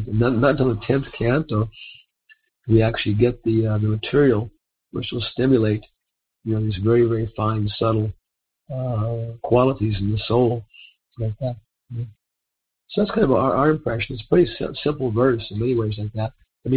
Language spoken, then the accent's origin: English; California, United States; also born or lived in Guam; I was born on Guam, but I think the stork, kind of like my mother was from Kansas, you know, but I think the stork was kind of confused. And so, my littlest childhood in California